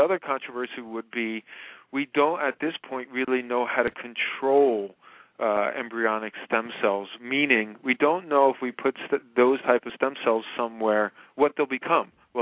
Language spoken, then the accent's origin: English; New Jersey, United States; also born or lived in New York; I'm out of New Jersey and New York